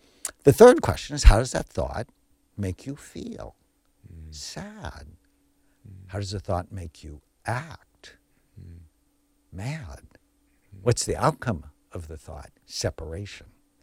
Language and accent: English; California, United States; I grew up in the San Fernando Valley. I had a pet raccoon.